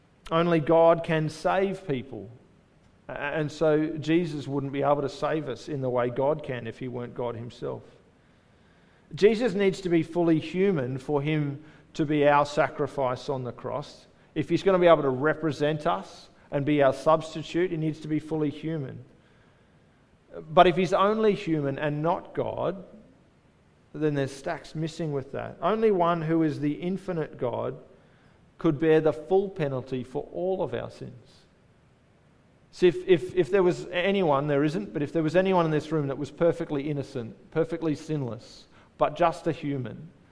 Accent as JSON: {"language": "English", "town": "Indooroopilly", "region": "Queensland", "country": "Australia", "tie": "born or raised there", "said": "the church we grew up in Indooroopilly. And not long after we moved to Sydney for Bible college"}